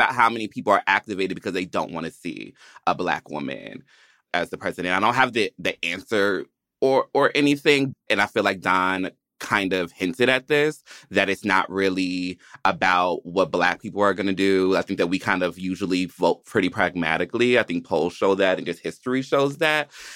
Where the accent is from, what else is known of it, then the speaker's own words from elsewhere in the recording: Georgia, United States; And maybe because I am from Georgia, and then maybe because I have been in the rural suburban South for a long time